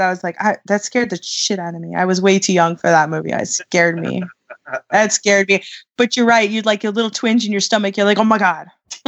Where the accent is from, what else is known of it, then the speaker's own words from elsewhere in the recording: West Coast, United States; I grew up on the West Coast, so, you know, I grew up going to San Diego like all the time